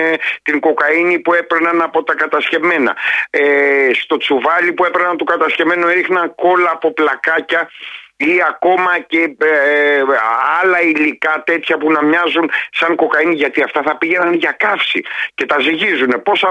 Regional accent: Patras, Western Greece, Greece; και μάλιστα από την πατρίδα μου, από την Πάτρα.

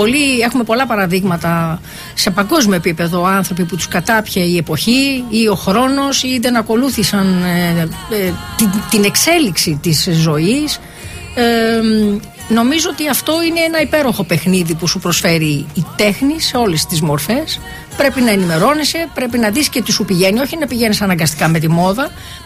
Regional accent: Greece; Ήταν για μένα ύψιστη τιμή να μου ζητήσει η πατρίδα μου, η Ελλάδα μου, να την υπηρετήσω για 22 μέρες.

